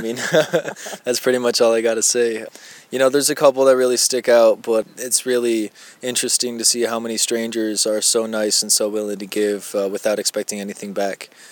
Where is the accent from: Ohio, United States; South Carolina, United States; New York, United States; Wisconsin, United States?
New York, United States; Buffalo; now in Houston, United States; I'm from Houston, Texas, originally from Buffalo, New York. I'm 21 years old.